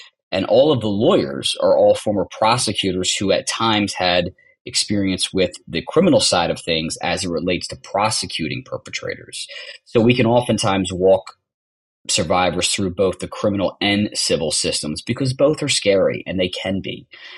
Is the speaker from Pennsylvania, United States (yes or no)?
yes; Philadelphia, Pennsylvania, United States; I grew up in the Philadelphia area. From a very large Italian Catholic family.